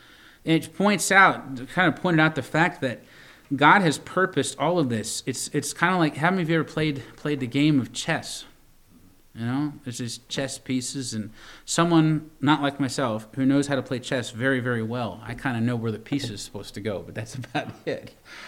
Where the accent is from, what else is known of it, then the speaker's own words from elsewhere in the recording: Virginia, United States; also born or lived in Connecticut; now in Butte, United States; Now, I grew up in Virginia. Catholicism is a thing there too. But then I spent time in Connecticut, 4 years in Connecticut.